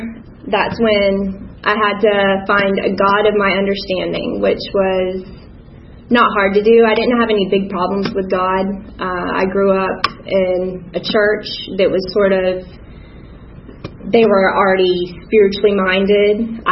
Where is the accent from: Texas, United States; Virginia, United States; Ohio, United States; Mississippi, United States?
Virginia, United States; born there; I was born in Virginia. Let's hang out.